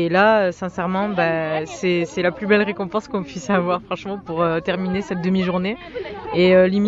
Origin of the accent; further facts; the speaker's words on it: Oujda, Oriental, Morocco; Moi, je suis plus du nord-est, originaire du nord-est, à Oujda.